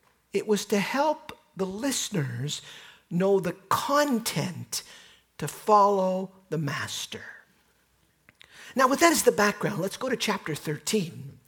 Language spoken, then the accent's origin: English; Canada; We're a little bit handicapped as Canadians on this one. Because we grew up in the Commonwealth.